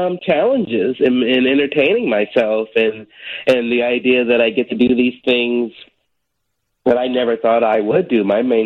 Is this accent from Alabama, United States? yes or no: no; Chicago, Illinois, United States; also born or lived in Portland; I was raised in Chicago, but my comedy life started in Portland, and I love both those cities.